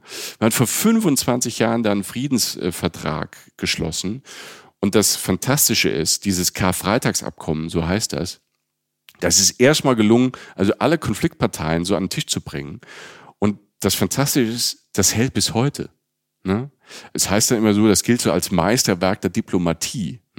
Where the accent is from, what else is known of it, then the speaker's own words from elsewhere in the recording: Germany; Und dann sagt, ja, ich komme aus Deutschland, ich wohne in Köln und bin hier, also ich besuche hier die Stadt quasi als Tourist.